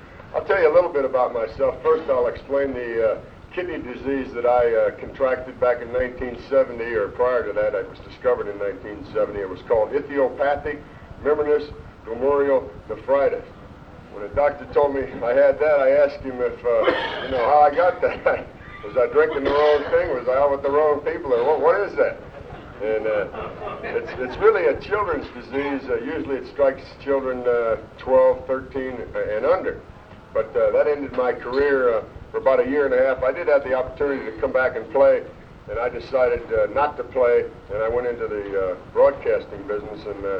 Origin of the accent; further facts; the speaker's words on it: St. Louis, Missouri, United States; I was born and raised here in St. Louis. I attended CBC High School.